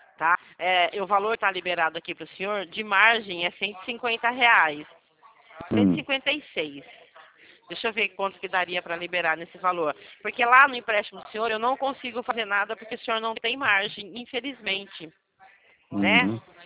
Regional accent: Brazil; A gente é brasileiro

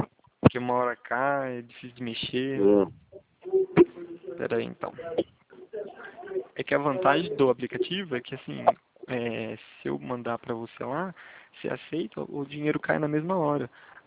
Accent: Araras, São Paulo, Brazil; Eu sou daqui da Arara, sim.

